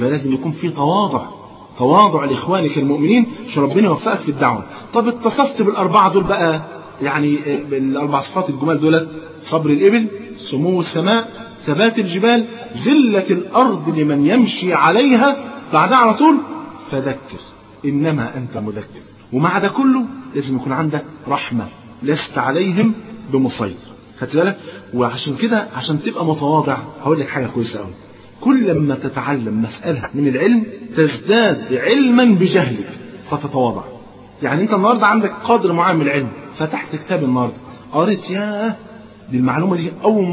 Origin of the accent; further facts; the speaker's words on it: Egypt; كان زمان تلاقي عندنا في مصر هنا بالذات